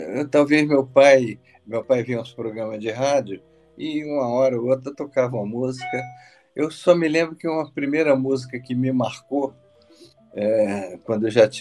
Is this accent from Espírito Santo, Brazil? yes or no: yes; Espírito Santo, Brazil; Eu sou do Espírito Santo, como você falou, e eu passava as férias lá todos os anos.